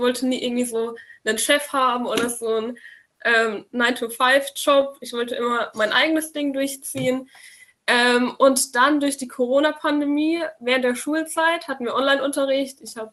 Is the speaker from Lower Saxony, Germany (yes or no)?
no; Bavaria, Germany; bin 19 Jahre jung, komme aus der Nähe von Würzburg